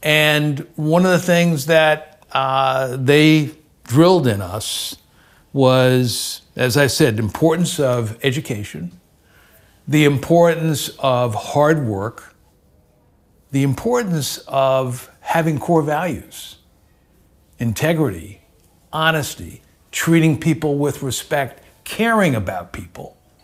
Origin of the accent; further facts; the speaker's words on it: Hempstead, New York, United States; also born or lived in Mineola; while I was born in Mineola, I grew up in Hempstead, Long Island.